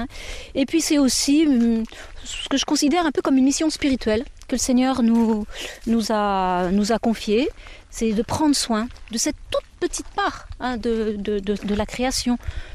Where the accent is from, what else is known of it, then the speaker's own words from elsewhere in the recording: Paris, Île-de-France, France; Non, on ne savait rien faire parce qu'on était toutes citadines. Moi, je suis parisienne en plus, vous vous rendez compte.